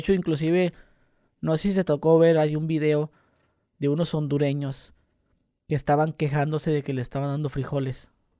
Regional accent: Mexico; y nosotros como mexicanos esperamos que, oye, pues agárralo

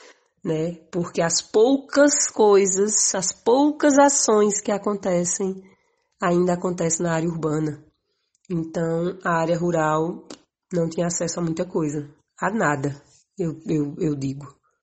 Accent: Ingazeira, Pernambuco, Brazil; até que eu decidi voltar para viver na roça. Então, eu moro hoje numa comunidade de 180 habitantes, chamada Minadouro, que faz parte do município de Ingazeira, que é uma cidade de pouco mais de 5 mil habitantes.

